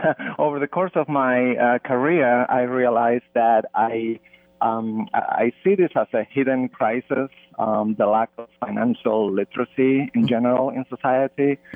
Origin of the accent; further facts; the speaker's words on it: Spain; also born or lived in London, United Kingdom; I grew up in Spain. I went to college in London, studied economics.